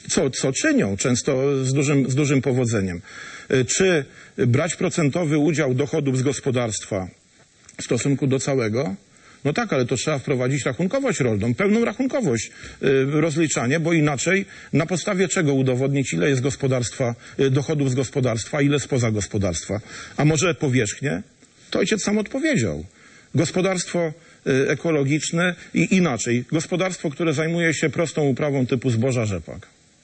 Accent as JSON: {"language": "Polish", "region": "Kuyavian-Pomeranian Voivodeship", "country": "Poland", "said": "moim kolegom rolnikom, czy z ziemi dobrzyńskiej, z której pochodzę, czy z Polski"}